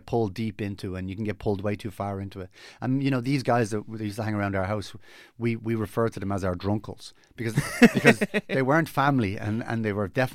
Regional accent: Dublin, Leinster, Ireland; I grew up in Ballymun, a great place to grow up.

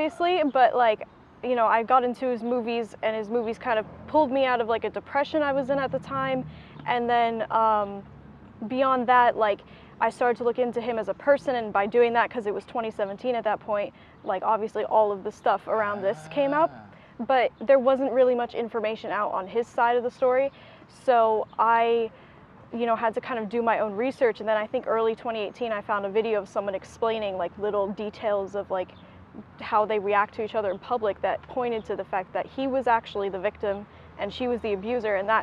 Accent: New York, United States; Yeah, I am from New York, so I just took the Amtrak train down here.

